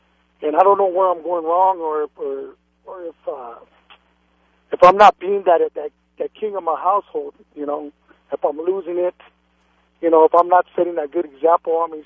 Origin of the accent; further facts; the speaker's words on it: Los Angeles, California, United States; I'm from Los Angeles. I'm an ex-gang member, and I married into a Christian family